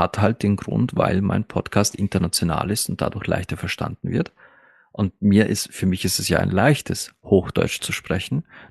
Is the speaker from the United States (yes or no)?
no; Bosnia & Herzegovina; Ich bin mit Hochdeutsch aufgewachsen, da meine beiden Eltern, ja, also ich stamme ja aus Bosnien-Herzegowina, und meine beiden Eltern hatten schon immer Schwierigkeiten mit dem österreichischen Dialekt.